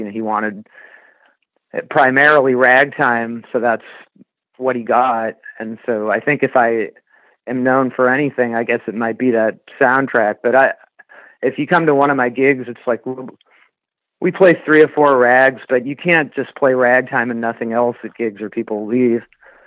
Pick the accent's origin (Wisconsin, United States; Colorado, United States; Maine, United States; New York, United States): Maine, United States; Well, I grew up in Maine, and I got into music in the first place, I think, initially through that TV show Hee Haw that was on in the 70s.